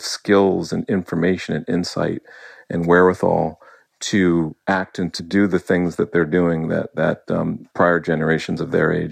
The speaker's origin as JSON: {"language": "English", "region": "New England", "country": "United States", "tie": "born or raised there", "said": "It's like a snow day. I grew up in New England."}